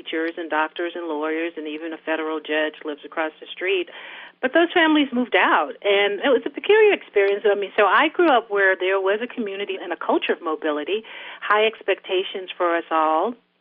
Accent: Mississippi, United States; Yes, well, I was raised in a small town in the Mississippi Delta

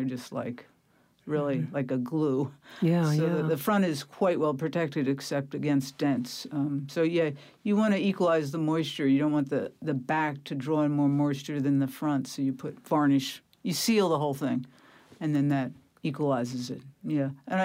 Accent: Pennsylvania, United States; I come from Eastern Pennsylvania, kind of Mennonite Amish country, and a lot of antiques there

